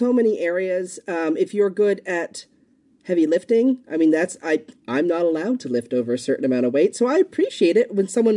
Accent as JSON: {"language": "English", "country": "Canada", "also_born_or_lived": "United States", "lives_now": "United Kingdom", "said": "I'm Canadian, lived in the States, live in the UK"}